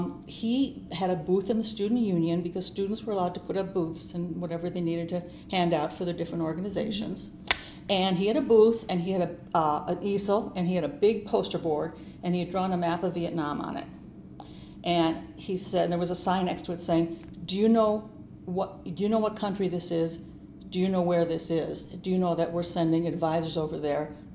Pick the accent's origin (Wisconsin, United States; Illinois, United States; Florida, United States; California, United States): Wisconsin, United States; I'm from Wisconsin.